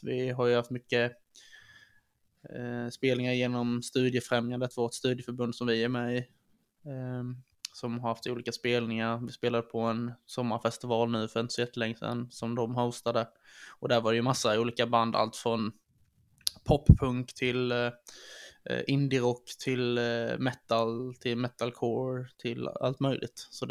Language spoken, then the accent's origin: Swedish; Blekinge, Sweden; för att vi bor mycket runt omkring Blekinge också.